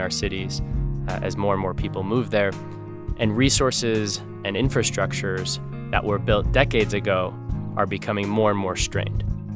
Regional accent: Connecticut, United States; also born or lived in New York; being that I grew up in the East Coast and in Connecticut and New York

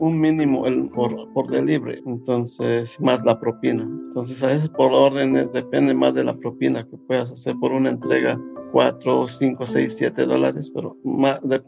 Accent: Guatemala; now in New York, United States; soy guatemalteco y vivo acá en la ciudad de Nueva York desde el 2004.

